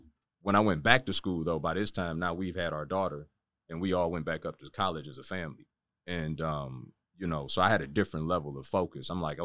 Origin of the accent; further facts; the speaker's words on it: Detroit, Michigan, United States; And I'm from Detroit originally, by the way.